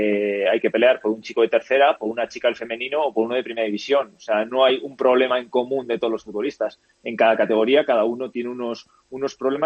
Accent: Basque Country, Spain; Yo, como buen vasco, firmo ganar las dos.

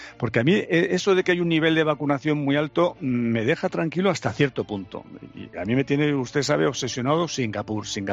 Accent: Spain; a mí me avergüenza como español

